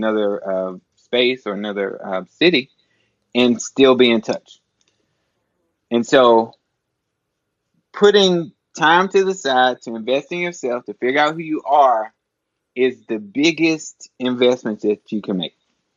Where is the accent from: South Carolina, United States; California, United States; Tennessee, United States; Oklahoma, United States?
Tennessee, United States; Nashville; When I grew up in Nashville, Tennessee.